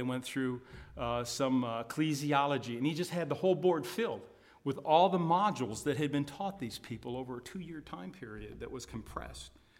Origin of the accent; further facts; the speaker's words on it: United States; I'm an American.